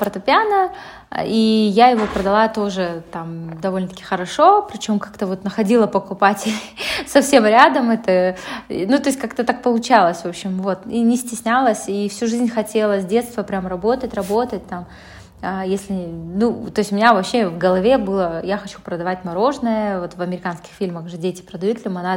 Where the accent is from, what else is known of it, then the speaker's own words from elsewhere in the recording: Shymkent, Kazakhstan; also born or lived in Almaty; я родилась в Шымкенте, это же аж в далеком 90-м году, так что можно угадать, сколько мне лет. И я училась там, я жила там до 9 класса, потом у меня мама решила переехать в Алматы